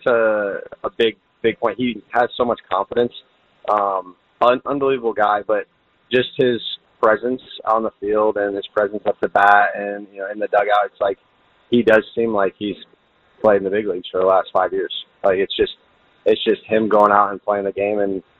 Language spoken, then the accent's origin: English; Sunnyland, Illinois, United States; Yep, I grew up in Sunnyland, which is a little town like inside of Washington. But yeah, it's like I'm like 20, 25 minutes from Peoria. It's just a little town, a lot of cornfields, really, really tight-knit community.